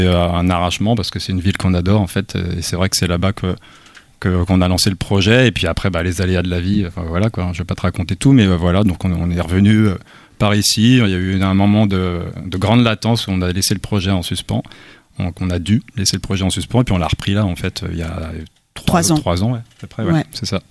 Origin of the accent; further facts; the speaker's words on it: Vitré, Brittany, France; also born or lived in Rennes; Moi, j'étais de Vitré, en fait.